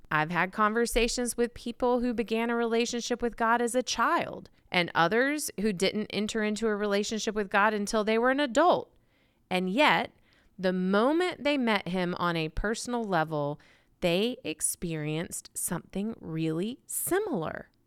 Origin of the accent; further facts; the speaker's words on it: the South, United States; because I'm from the South of the United States of America.